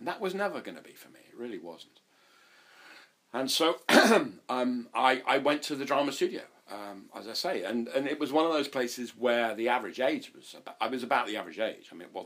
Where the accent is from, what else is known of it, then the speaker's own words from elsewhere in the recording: South West England, United Kingdom; I grew up in North Devon and did A-levels and all that sort of thing